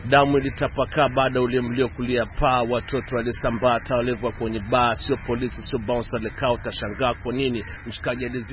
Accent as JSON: {"language": "Swahili", "region": "Arusha", "country": "Tanzania", "said": "natoka Arusha lakini … Ni msanii wa kundi linaloitwa … kutoka Arusha. Niko Kenya leo, niko Mombasa."}